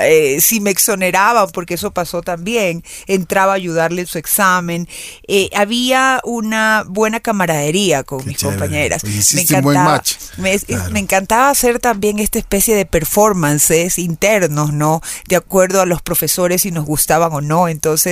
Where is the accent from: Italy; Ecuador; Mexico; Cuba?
Ecuador; Machala, El Oro; porque al haber vivido parte de mi infancia en Machala, por ejemplo, donde, si bien es cierto, es una ciudad, por supuesto, muy querida para mis padres y para nosotras, yo no iba mucho